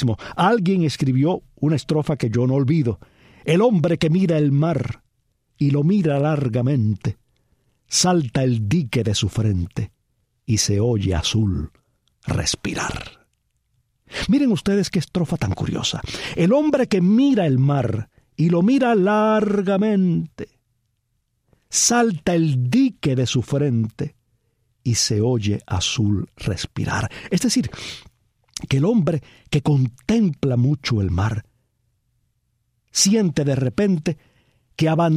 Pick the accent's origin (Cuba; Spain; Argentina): Cuba; moved away; Quizás porque nací y crecí en Cuba, una isla, y quizás porque luego en el extranjero he vivido siempre muy cerca de la playa.